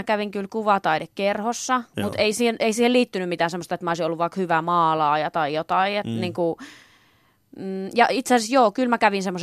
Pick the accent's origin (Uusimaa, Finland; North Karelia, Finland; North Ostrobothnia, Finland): North Karelia, Finland; Kontiolahti; also born or lived in Joensuu; No siis mä asuin Joensuussa 7 ekaa vuottani ja sen jälkeen asuin Kontiolahdessa. Siinä se on semmoinen Joensuun vieruskunta.